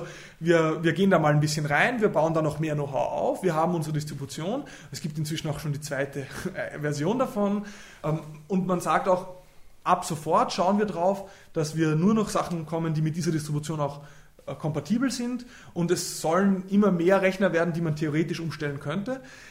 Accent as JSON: {"language": "German", "town": "Linz", "region": "Upper Austria", "country": "Austria"}